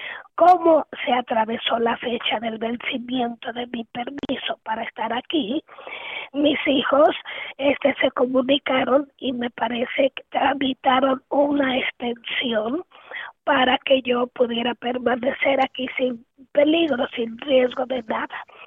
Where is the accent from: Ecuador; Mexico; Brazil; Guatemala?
Mexico; estoy aquí en Estados Unidos, vengo de México.